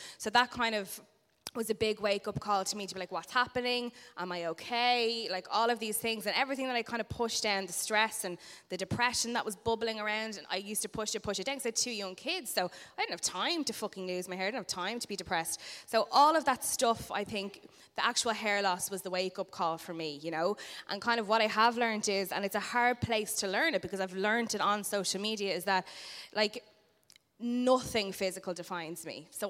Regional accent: Ireland; As Irish people

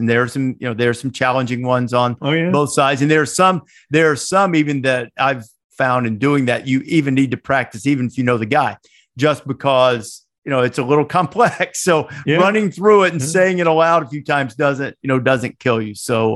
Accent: Alabama, United States; I grew up in Northwest Alabama where you get sweet tea intravenously, you know, like at birth.

